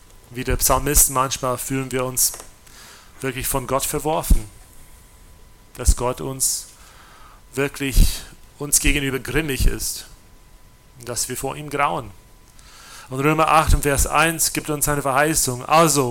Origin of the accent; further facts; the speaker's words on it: South Carolina, United States; Ich bin in Amerika, in South Carolina aufgewachsen mit drei Brüdern.